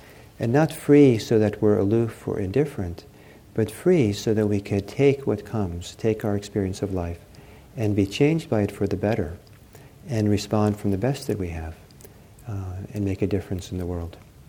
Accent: Norway; because I'm Norwegian. I was born in Norway.

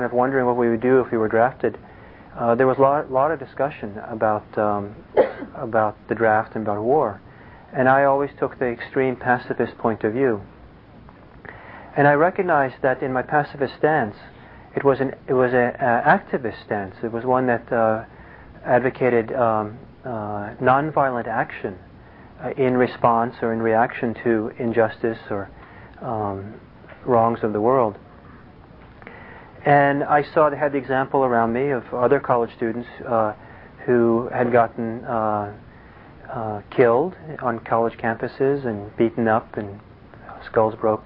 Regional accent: Italy; And I remember also when I was growing up in Italy in the 60s, hearing lots of stories of people who lived through World War II

